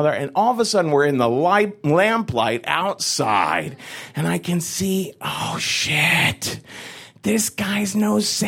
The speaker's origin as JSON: {"language": "English", "town": "Cincinnati", "region": "Ohio", "country": "United States", "said": "So, you know, I'm from Whitey McWhite, Cincinnati, Ohio."}